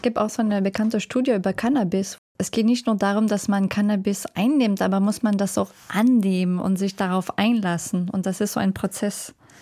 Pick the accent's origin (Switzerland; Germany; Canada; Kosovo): Canada; Quebec; Das ist so Partymusik aus Quebec, wo ich herkomme.